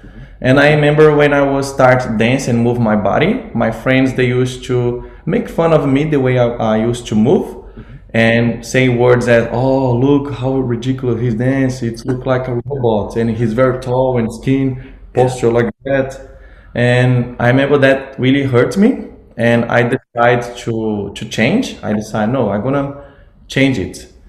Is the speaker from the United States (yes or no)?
no; Brazil; now in Sydney, Australia; I am from Brazil. I am 30 years old. I am a son of a guy called Francisco and a lady called Jacinta. Both are from Brazil